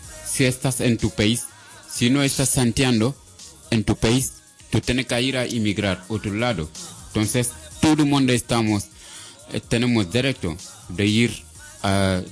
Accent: Senegal; Spanish is a second language; Yo sí que soy de Senegal

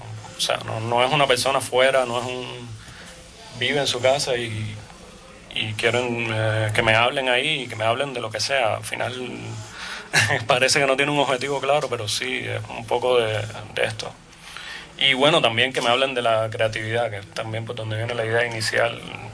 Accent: Cuba; ni siquiera yo explicándotelo como cubano, tú vas, vives ahí un tiempo y después hablas lo que quieras.

